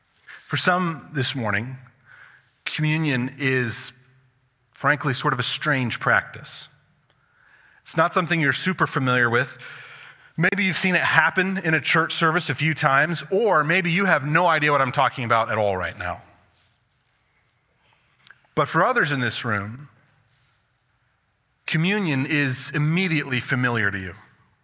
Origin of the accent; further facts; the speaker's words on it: Colorado, United States; I grew up in Colorado, and it's a higher elevation